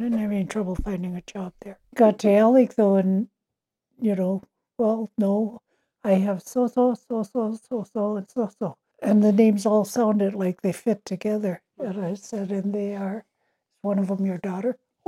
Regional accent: St. Martin, Minnesota, United States; A little town called St. Martin.

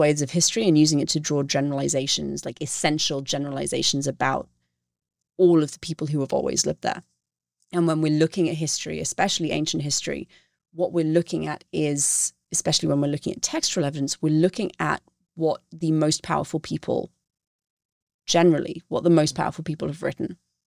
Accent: United Kingdom; And for me as a British person

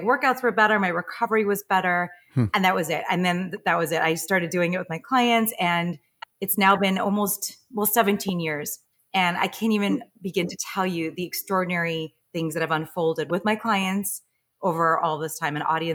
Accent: Los Angeles, California, United States; I started even back before that when I grew up in Los Angeles and I was a dancer and an actress.

